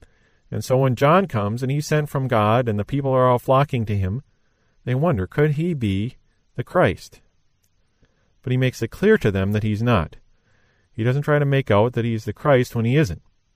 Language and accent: English; United States; And I am. I am an American.